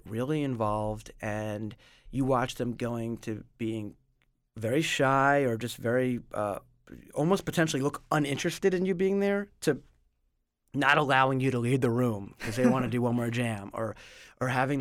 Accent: New York City, New York, United States; which I grew up in New York City

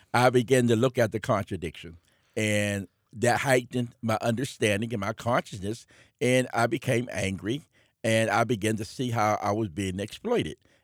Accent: Braddock, Pennsylvania, United States; I'm originally from Braddock in Rankin area. So it was a strong blue-collar, segregated working community.

